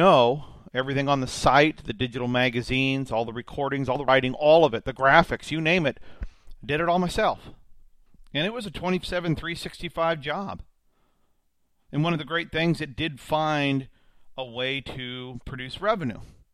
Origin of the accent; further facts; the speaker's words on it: Oregon, United States; programs and taking advantage of other business opportunities that have afforded themselves here in my home state of Oregon.